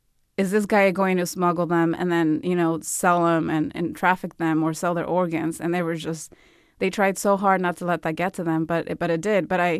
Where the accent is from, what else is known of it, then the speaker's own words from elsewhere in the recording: Mexico; He did. We grew up in Mexico.